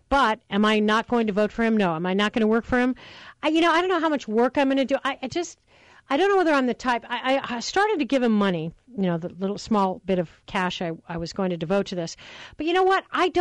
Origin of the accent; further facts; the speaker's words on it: Colorado, United States; I think that's absolutely great news for my home state. Hooray! There's hope for America if Colorado goes blue.